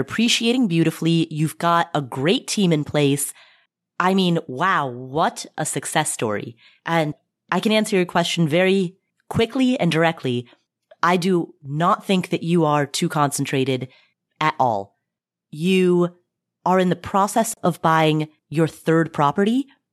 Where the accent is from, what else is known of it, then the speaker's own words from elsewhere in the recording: Cincinnati, Ohio, United States; I am, yes. I'm from Cincinnati.